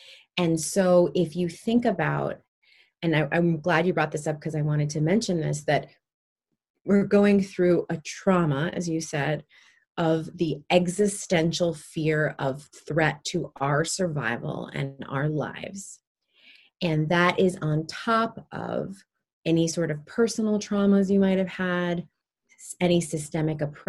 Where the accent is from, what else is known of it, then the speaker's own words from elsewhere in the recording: New York City, New York, United States; I'll share my experience as someone who grew up I was born in 1975 in New York City. Living in the New York City in the 80s was traumatic.